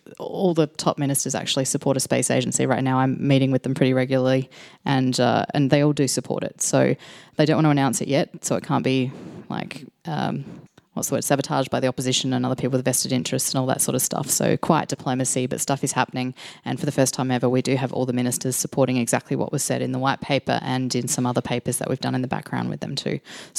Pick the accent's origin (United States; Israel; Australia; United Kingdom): Australia; South Australia; You're talking about South Australia anyway, so at least it's my home state.